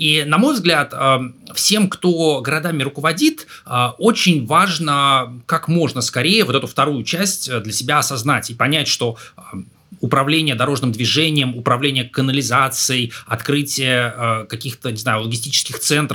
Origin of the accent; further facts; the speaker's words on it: Saint Petersburg, Russia; Вот я помню, в Петербурге, где, откуда я родом, там первая велосипедная дорожка